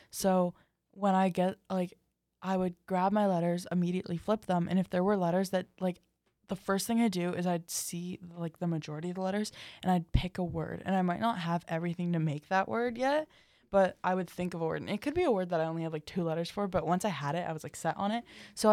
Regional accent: Texas, United States; I grew up in Texas, guys. I grew up in Texas with the horses

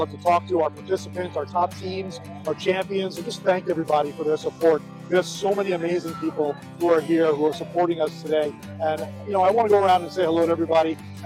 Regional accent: New York, United States; So I'm from Rockland, so one of our seven counties that we cover in the Hudson Valley chapter.

